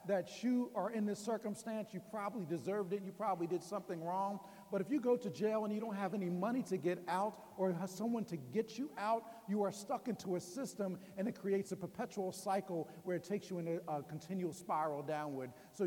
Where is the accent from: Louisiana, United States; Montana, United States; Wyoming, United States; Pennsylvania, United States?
Pennsylvania, United States; Ardmore; also born or lived in Philadelphia; I grew up in Ardmore. I was born in Tasker Projects, but I grew up in Ardmore.